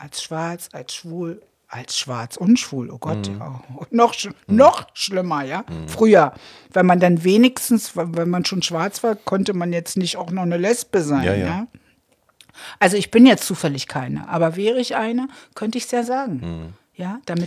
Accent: Berlin, Germany; Ich komme aus Treptow, that's it.

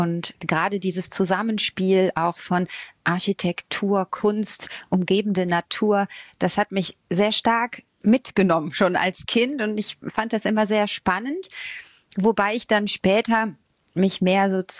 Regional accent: Rhineland, Germany; also born or lived in Düsseldorf; Nein, ich bin keine Kölnerin, okay. Aber man hört es vielleicht, ich bin Rheinländerin.

